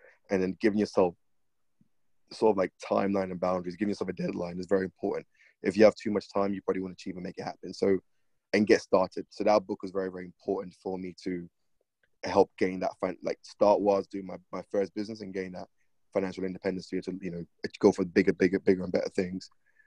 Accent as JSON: {"language": "English", "region": "London", "country": "United Kingdom", "tie": "born or raised there", "said": "I grew up in London."}